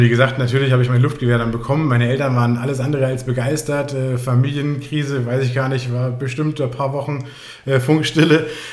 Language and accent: German; Frankfurt, Hesse, Germany; now in Chiemgau, Germany; habe ich meine Koffer gepackt in Frankfurt, wo ich groß geworden bin und ja, bin ins Chiemgau gezogen und da jetzt dann auch, mittlerweile schon einige Jahre hier.